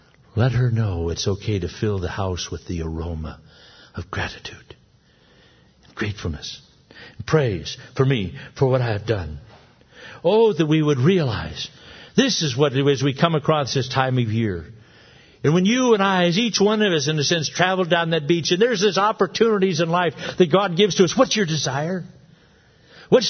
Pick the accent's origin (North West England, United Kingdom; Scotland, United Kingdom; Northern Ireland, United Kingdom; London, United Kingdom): Scotland, United Kingdom; Now me, I'm a Scotsman.